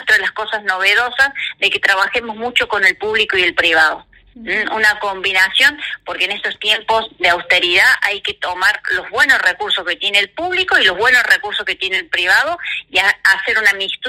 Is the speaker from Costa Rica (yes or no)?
no; Santa Fe, Argentina; primero que soy orgullosa de ser del departamento de San Justo